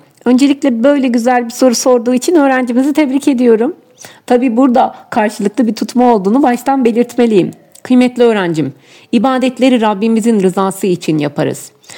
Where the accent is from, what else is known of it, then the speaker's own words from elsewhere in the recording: Isparta, Turkey; Aslen Ispartalıyım.